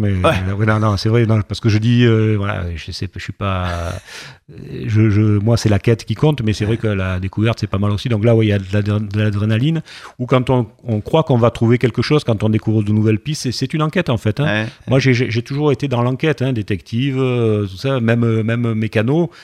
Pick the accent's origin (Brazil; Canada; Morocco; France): France; L'Isle-sur-la-Sorgue, Provence-Alpes-Côte d'Azur; Je suis de Provence, de l'Île-sur-la-Sorgue. Ouais. C'est mon fief, c'est le fief de mes ancêtres. Et j'en suis super fier.